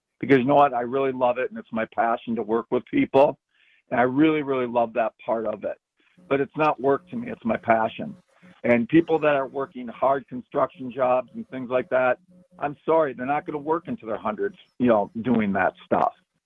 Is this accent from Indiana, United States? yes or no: no; Wisconsin, United States; born or raised there; moved away as an adult; also born or lived in Seattle; now in Los Angeles, United States